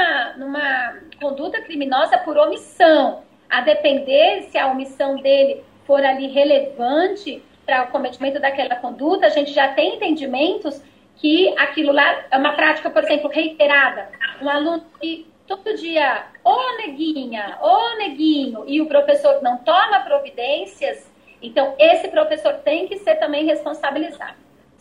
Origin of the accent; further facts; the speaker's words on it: São Paulo, Brazil; Nós vivemos aqui no Nordeste, eu não sou daqui, mas eu tenho filhas nordestinas, me considero nordestinas, e eu sou de São Paulo